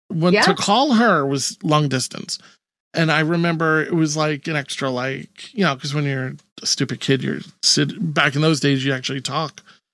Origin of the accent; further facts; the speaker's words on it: Five Towns, New York, United States; I grew up in the Five Towns.